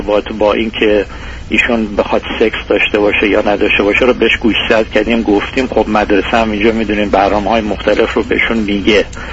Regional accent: Iran; moved away as an adult; مثل همه مرد ایرانی دیگه، چون من 38 سال از عمرم و در ایران بزرگ شدم، الان 15 سال فقط خارج از ایران هستم

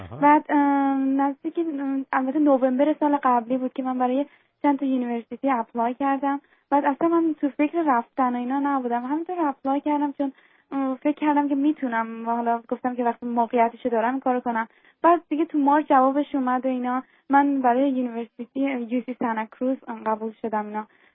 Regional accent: Iran; now in United States; ما 2 سال از ایران اومدیم

